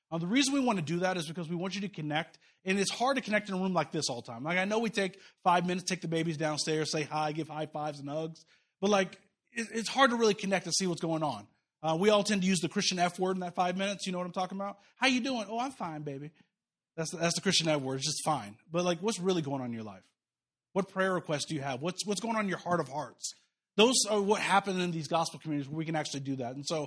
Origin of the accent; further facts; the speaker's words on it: Kansas, United States; like I grew up in Kansas, when you drive to those fields, you see rows and rows of wheat and sunflowers.